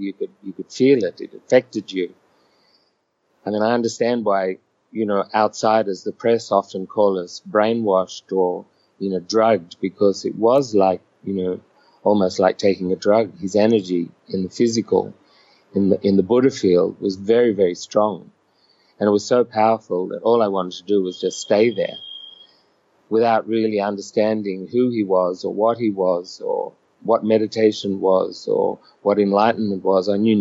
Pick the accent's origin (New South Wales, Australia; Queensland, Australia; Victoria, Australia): New South Wales, Australia; I was born in Australia. Grew up on a farm in northern New South Wales, not far from Byron Bay, which is where many of the sannyasins live in Australia now. And when I left school, I moved to Sydney